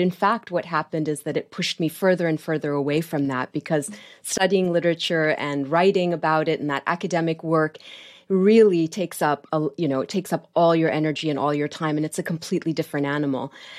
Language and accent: English; Kuwait; But growing up in Kuwait, especially at that time, you know, I came of age in the late 70s and 80s